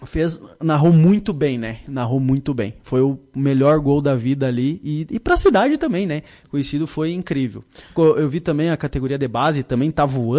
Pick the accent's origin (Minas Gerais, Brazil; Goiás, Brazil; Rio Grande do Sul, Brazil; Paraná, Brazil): Rio Grande do Sul, Brazil; Santiago; eu sou natural de Santiago, né, lá da fronteira